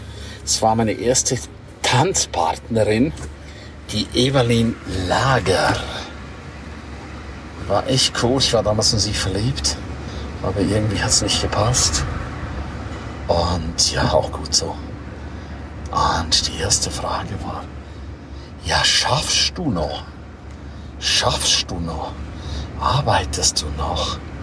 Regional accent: Graubünden, Switzerland; first language Romansh; German is a second language; ich hätte jetzt eigentlich rätoromanisch reden können, ja. Meine Muttersprache

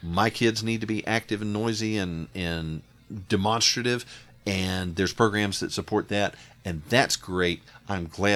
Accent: the South, United States; now in California, United States; we grew up in the South, you could choose 15 different flavors of Baptist churches. We moved to California, there were like three in the town where we lived.

